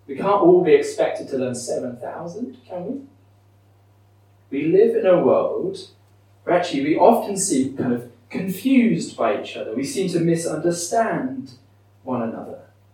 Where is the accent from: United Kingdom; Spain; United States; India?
United Kingdom; England; accent: English; Even in Scotland, my English accent wasn't too much of an issue.